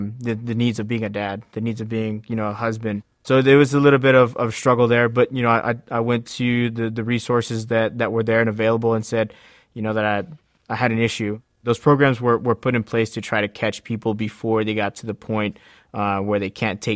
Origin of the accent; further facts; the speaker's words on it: United States; Being Native American, there was sort of like this taboo mindset that Native Americans couldn't handle alcohol.